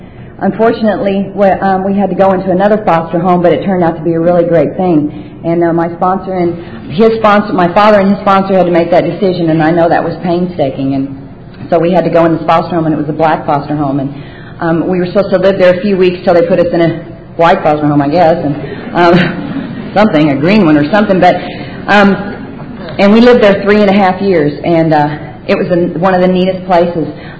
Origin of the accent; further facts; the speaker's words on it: Los Angeles, California, United States; I was raised in Los Angeles, and 18 years ago, I came to this group